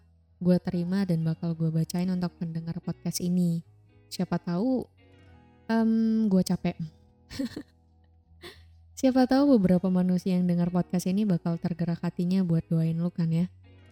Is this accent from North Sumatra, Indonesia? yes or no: yes; North Sumatra, Indonesia; now in Bali, Indonesia; Asal gue dari Nia, Sumatera Utara, domisili Bali. Kalau umur baru 19 tahun untuk tahun 2021.